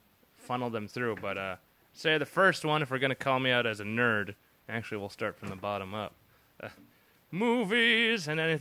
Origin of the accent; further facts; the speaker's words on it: Australia; born there; And I was born in Australia. I'm upside down.